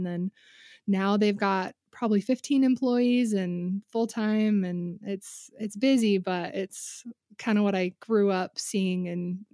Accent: Columbus, Ohio, United States; born there; I was born in Columbus, Ohio, and well, not in a sketchy little apartment, in a hospital, but we lived in a sketchy little apartment. My dad was in optometry school at Ohio State.

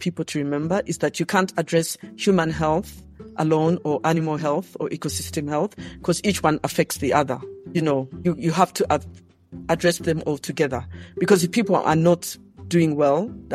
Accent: Kampala, Central Region, Uganda; I grew up in Kampala, the capital city of Uganda.

